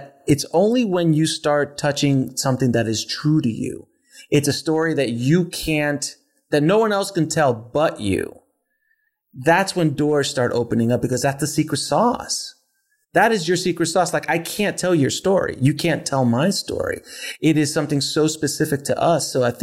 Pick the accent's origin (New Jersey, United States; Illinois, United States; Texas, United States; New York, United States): New York, United States; also born or lived in Miami; I came from a middle to lower middle class, you know, growing up in New York and Miami and all these kind of places.